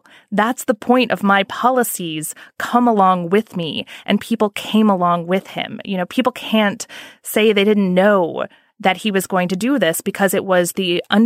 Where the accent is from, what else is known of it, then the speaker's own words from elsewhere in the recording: Indiana, United States; I'm from Indiana. My family is very conservative.